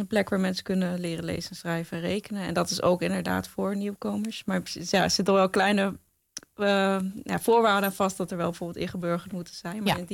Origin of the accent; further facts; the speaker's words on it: Drachten, Friesland, Netherlands; Ik kom zelf uit Drachten.